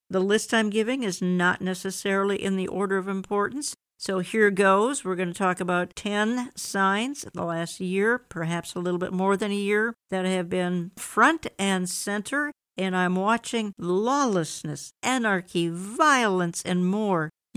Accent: Minneapolis, Minnesota, United States; And I've said my hometown of Minneapolis, the heartland, was torn apart in October when President Trump spoke here.

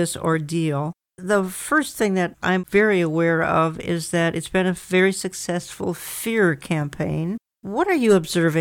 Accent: Twin Cities, Minnesota, United States; headquartered in my hometown of the Twin Cities.

